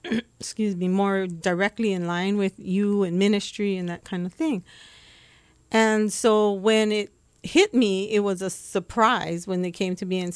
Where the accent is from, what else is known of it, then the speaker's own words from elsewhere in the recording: Aiea, Hawaii, United States; I grew up in Aiea, Halawa Heights.